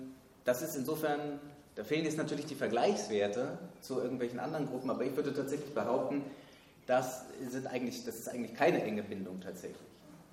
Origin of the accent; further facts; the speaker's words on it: Hesse, Germany; in der Wohnsiedlung, wo ich aufgewachsen bin, im Norden von Hessen